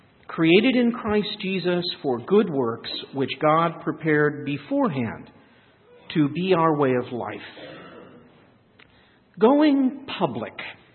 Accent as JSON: {"language": "English", "town": "Indianapolis", "region": "Indiana", "country": "United States", "tie": "born or raised there", "said": "the Lilies in my hometown of Indianapolis"}